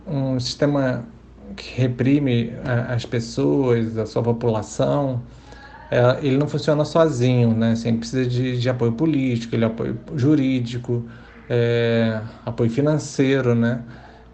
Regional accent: Mozambique; A gente nasceu fora do país devido à perseguição, né? A gente foi morar em outro continente, a gente passou a nossa infância em Moçambique, no sul da África, porque meus pais não podiam retornar ao Brasil.

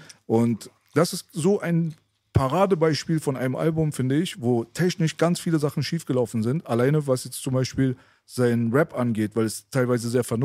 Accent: Berlin, Germany; Ich bin in Kreuzberg aufgewachsen

